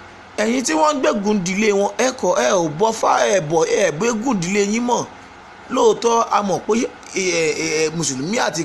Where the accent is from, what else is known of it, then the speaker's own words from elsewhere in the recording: Sanmora, Kwara, Nigeria; Sanmọra ni mí àjàbí ọsán. Sanmọra ni mo ti wá